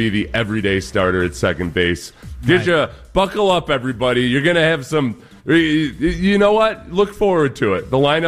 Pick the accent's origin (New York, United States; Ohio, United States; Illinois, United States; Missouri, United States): New York, United States; Rochester; so I'm from Rochester, New York, which is way, way, way upstate New York, but I'm 7 hours away from New York City.